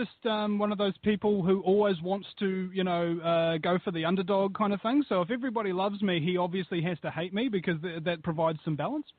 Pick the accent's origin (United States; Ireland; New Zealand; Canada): New Zealand; I can't describe as how annoying it is to be called an Australian when you're from New Zealand.